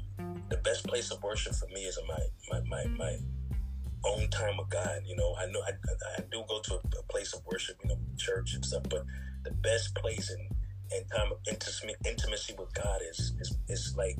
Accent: New York City, New York, United States; I'm 41 years old. I'm from Jamaica, Queens, New York.

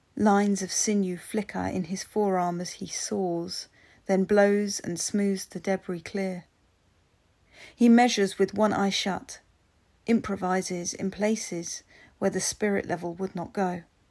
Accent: South East England, United Kingdom; and I'm from Hampshire in the UK.

